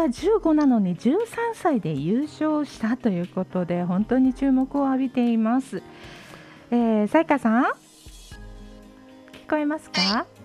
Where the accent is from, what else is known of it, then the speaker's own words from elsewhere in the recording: Osaka, Japan; born there; 私は雪を見たことがない、大阪生まれですのでね